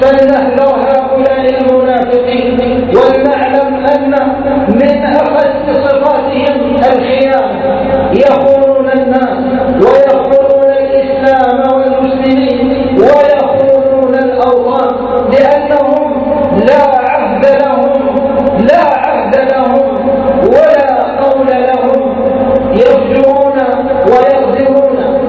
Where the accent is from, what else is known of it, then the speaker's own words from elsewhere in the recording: Egypt; اللهم احفظ هذه البلاد، بلادنا مصر وسائر بلاد المسلمين